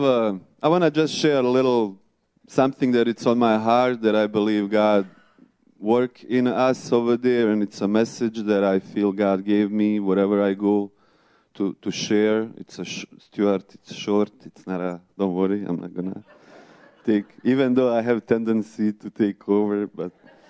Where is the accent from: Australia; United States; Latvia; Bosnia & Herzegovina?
Bosnia & Herzegovina; I come from Bosnia and Herzegovina. It's a small country in the middle of Europe.